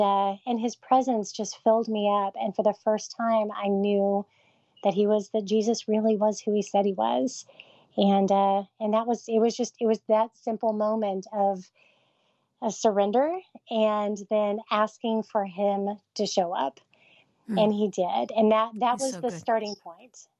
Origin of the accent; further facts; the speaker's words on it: Oklahoma, United States; I grew up in the Bible Belt, you know, Oklahoma